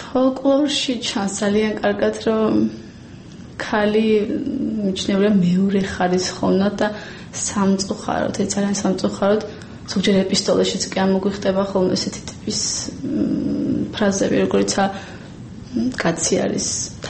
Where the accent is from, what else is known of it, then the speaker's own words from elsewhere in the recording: Racha-Lechkhumi and Kvemo Svaneti, Georgia; წარმოშობით რა ჭველი ვარ, რაჯაში მაქვს სოფელი